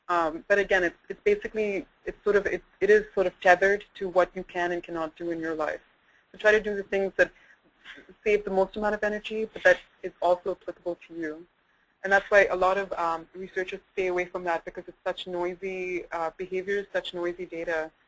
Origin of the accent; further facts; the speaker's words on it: Dubai, United Arab Emirates; So I grew up in the Middle East. Actually, there's an article about where my hometown, Dubai